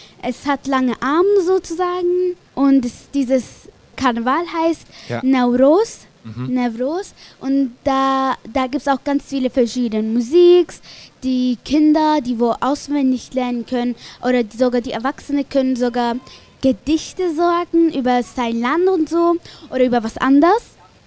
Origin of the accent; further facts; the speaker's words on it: Kurdistan, Syria; German is a second language; ich komme aus Kurdistan, von Syrien.